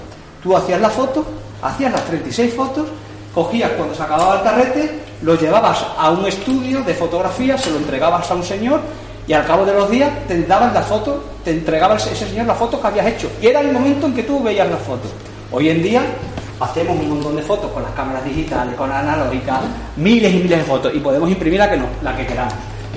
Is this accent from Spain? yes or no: yes; Villafranca, Extremadura, Spain; now in Badajoz, Spain; soy de aquí de Villafranca, pero vivo en Badajoz, ¿vale? Pero siempre vengo aquí porque mis padres son de aquí, mis suegros son de aquí, mis primos están aquí